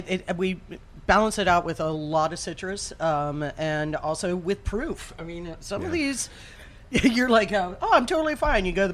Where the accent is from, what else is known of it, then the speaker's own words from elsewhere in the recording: Florida, United States; now in New Orleans, United States; I grew up in Florida, so it's different there.